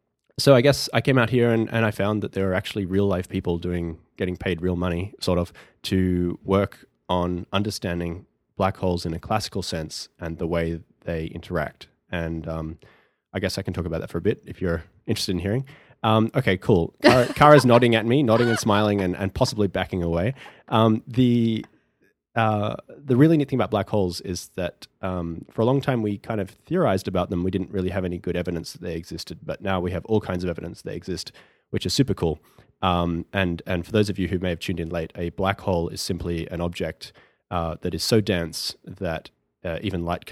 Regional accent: Australia; moved away as an adult; now in United States; 5 years ago, I kind of left everyone I knew and loved behind in Australia and came out here and knew no one.

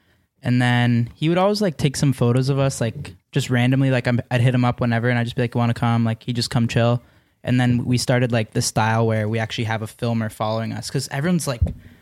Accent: Mississauga, Ontario, Canada; Just outside Toronto. I'm from Mississauga.

